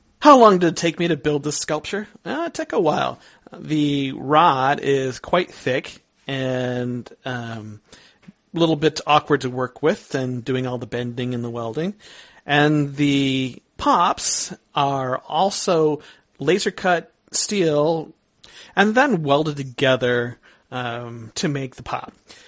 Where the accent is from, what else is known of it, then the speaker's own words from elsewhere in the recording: Minnesota, United States; I'm from Minnesota, and the winters are pretty brutal up here